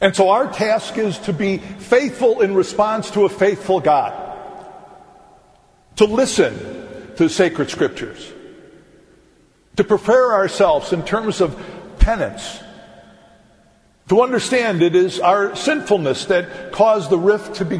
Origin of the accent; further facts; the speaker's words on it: Chicago, Illinois, United States; As most of you know, I'm a flatlander. You know that. Born and raised in Chicago.